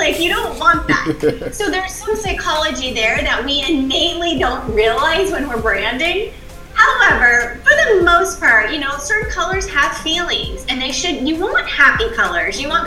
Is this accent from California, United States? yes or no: yes; California, United States; I came from California. I now live in the Carolinas